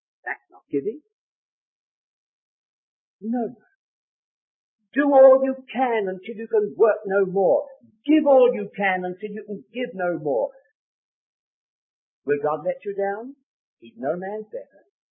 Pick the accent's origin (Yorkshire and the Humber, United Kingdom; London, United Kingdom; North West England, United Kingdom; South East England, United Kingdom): London, United Kingdom; now in Scotland, United Kingdom; when I was a young man brought up in Wilton here in London. I've been in Scotland for 33 years almost, but I was born in Dulles Hill, in way down there in Wilton, northwest London.